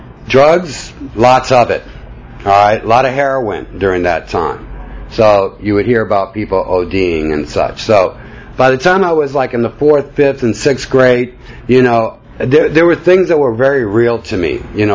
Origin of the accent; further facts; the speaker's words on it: New York, United States; But I'm from New York, and so I showed up late, and I got into the wrong car.